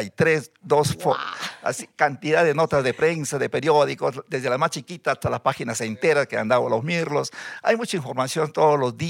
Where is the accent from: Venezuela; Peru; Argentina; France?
Peru; Entonces, cuando salimos fuera del Perú, representamos ya a nuestro querido Perú con orgullo.